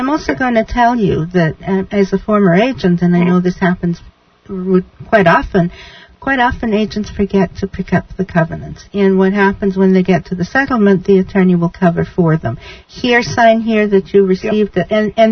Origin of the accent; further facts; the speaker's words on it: England, United Kingdom; also born or lived in New York / Arizona / Virginia; now in United States; I came here from England. I lived in upstate New York for a while, for about a year. I moved to Arizona, no association, moved to Virginia.